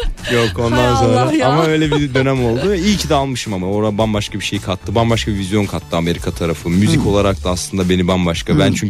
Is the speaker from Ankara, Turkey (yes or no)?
yes; Ankara, Turkey; also born or lived in United States; Çünkü Ankara'da doğdum, büyüdüm.